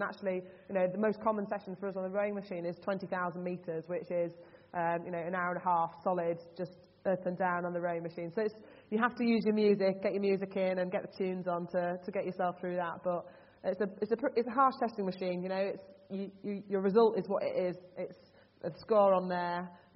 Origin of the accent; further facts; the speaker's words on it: Yorkshire and the Humber, United Kingdom; growing up in Yorkshire, rowing wasn't part of our school curriculum.